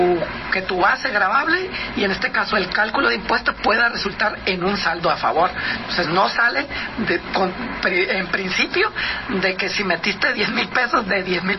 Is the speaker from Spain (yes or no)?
no; Mexico; Como mexicanos nos ayudaron un poquito